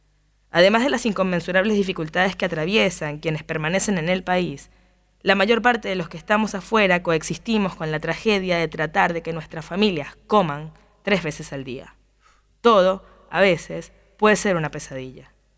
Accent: Venezuela; moved away; lo que pasa en mi país. Al margen de la discusión política, les cuento algo simple sobre mí, que me fui hace 8 años y tengo la tonada medio lavada

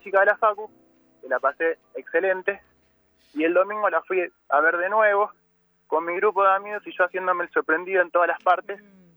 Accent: Buenos Aires, Argentina; Ahora estoy en Villaluro, pero yo soy de Liniers.

